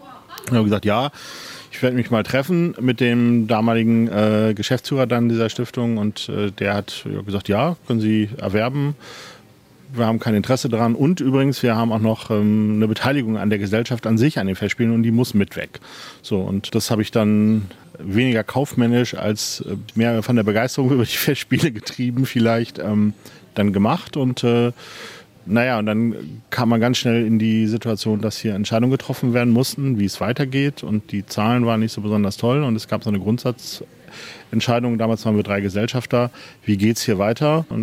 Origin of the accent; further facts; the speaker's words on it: Gelsenkirchen, North Rhine-Westphalia, Germany; born there; now in Eutin, Germany; ich bin gebürtiger Gelsenkirchener